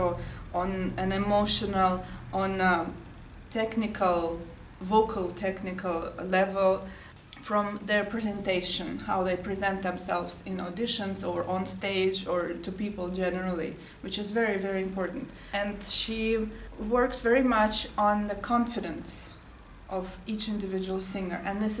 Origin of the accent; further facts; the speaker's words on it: Russia; English is a second language; also born or lived in Canada / United States; now in Switzerland; I come originally from Russia, but have also lived quite a long time in Canada and America, and now here in Switzerland for 8 years.